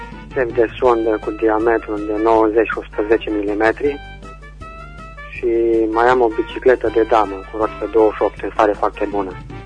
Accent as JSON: {"language": "Romanian", "town": "Oravița", "region": "Caraș-Severin", "country": "Romania", "said": "din Oravița."}